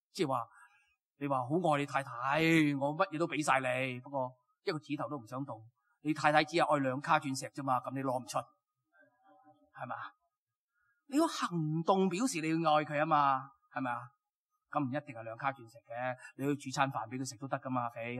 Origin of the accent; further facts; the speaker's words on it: China; 因为我哋中国人都系农民嘅特色只系睇眼前嘅利益